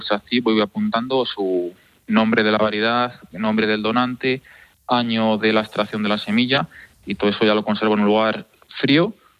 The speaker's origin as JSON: {"language": "Spanish", "town": "Villalcázar de Sirga", "region": "Castile and León", "country": "Spain", "tie": "born or raised there", "said": "y pues es la perla de Villasirga, de Villalcázar de Sirga, pues es alcazareña, que es nuestro gentilicio. Alcazareños."}